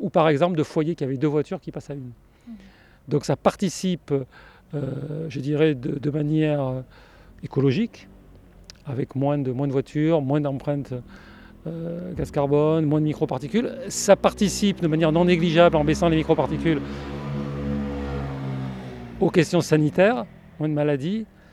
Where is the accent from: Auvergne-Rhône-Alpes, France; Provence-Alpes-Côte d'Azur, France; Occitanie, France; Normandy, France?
Normandy, France; Rouen; Moi, c'est mon cas, je suis de Rouen